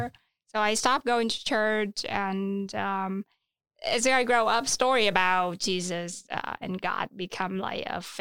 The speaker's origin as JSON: {"language": "English", "country": "Vietnam", "tie": "born or raised there", "said": "So my parents didn't go to church, but my grandmom. Which is my mother. Mm-hmm. She was Catholic."}